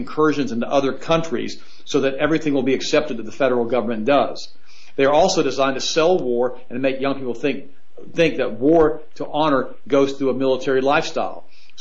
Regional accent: United States; But I am proud that I'm an American

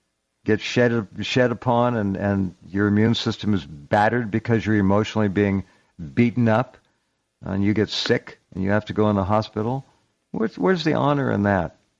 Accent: Santa Barbara, California, United States; So anyway, we're both from Santa Barbara, but don't hold that against either one of us.

